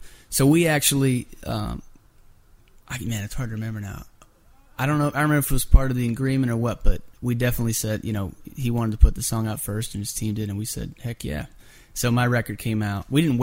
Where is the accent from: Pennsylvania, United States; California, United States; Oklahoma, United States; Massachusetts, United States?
Pennsylvania, United States; And so being that I was from Pennsylvania and with that stat alone, they said, hey, maybe this guy can write your song.